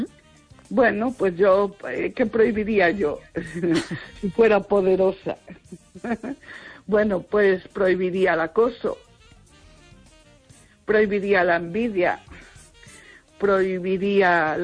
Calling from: Vigo, Galicia, Spain

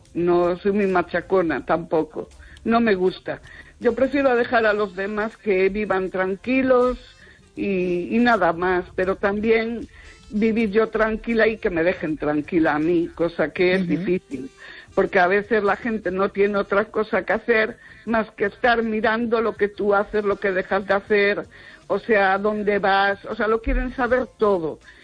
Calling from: Vigo, Galicia, Spain

